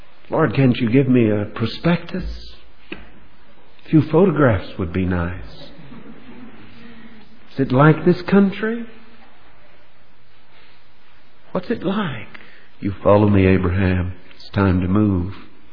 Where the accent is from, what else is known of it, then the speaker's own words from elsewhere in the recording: United States; You know, I'm an American.